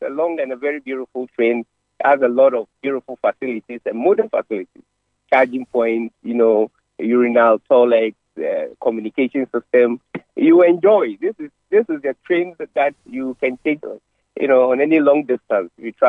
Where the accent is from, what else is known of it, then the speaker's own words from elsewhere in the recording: Ghana; So as Ghanaian, we need to be extremely grateful